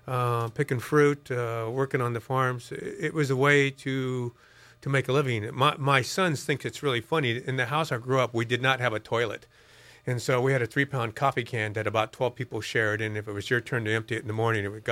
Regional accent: California, United States; born there; I was born in Northern California and was very poor.

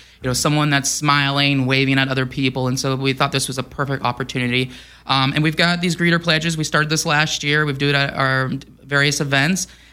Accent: Mission Viejo, California, United States; I grew up in Orange County, actually Mission View, and it was just a song that always was playing on hot summer days, driving down Coast Highway, windows down.

